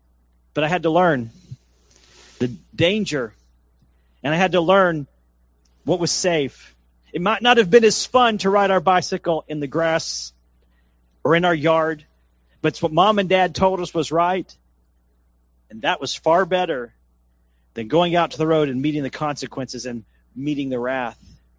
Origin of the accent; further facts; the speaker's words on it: Texas, United States; Now, where I grew up out in East Texas, we didn't have streets. We had an oil dirt road.